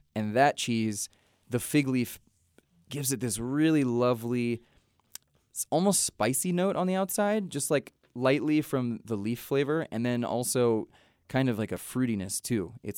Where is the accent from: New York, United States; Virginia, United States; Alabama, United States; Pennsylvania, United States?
Virginia, United States; We're from Virginia, so we tend to focus on the Appalachian and the Blue Ridge Mountains area.